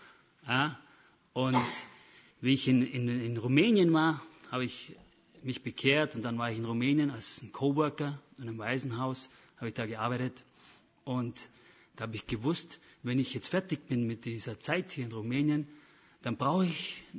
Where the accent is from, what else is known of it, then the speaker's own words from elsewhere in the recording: Indonesia; Ja, liebe Geschwister, bei uns in Indonesien sagt man Shalom.